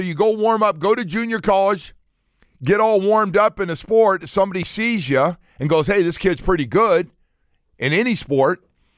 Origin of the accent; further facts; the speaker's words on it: California, United States; So when I come from California, where JUCOs were back in the 70s.